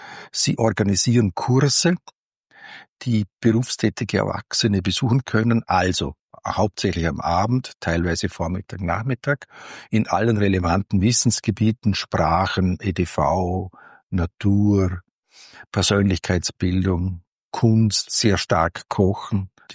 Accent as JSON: {"language": "German", "town": "Götzis", "region": "Vorarlberg", "country": "Austria", "tie": "born or raised there", "said": "das auch in meiner Heimatgemeinde so etwas stattfindet und haben dann eine eigene Volkshochschule gegründet. Die war im Jahre 1990 in Götz"}